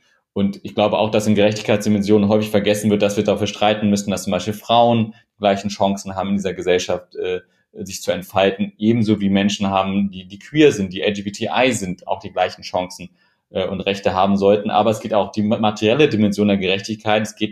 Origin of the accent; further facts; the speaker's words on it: Hanover, Lower Saxony, Germany; Also ich bin nicht in armen Verhältnissen aufgewachsen, aber nicht in reichen Verhältnissen aufgewachsen. Ich bin in Hannover im Stadtteil aufgewachsen